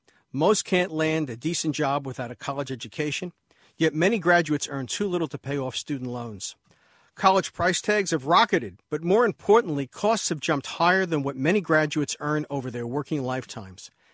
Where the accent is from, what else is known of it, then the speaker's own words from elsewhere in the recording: New York, United States; Growing up in New York State, I studied Iroquois culture, 20th century child labor abuses, and Governor Al Smith's reforms.